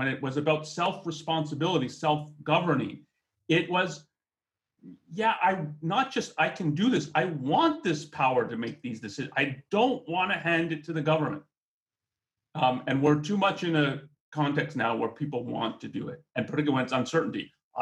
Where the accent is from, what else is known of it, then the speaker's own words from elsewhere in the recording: Canada; I'm Canadian, so I probably should know more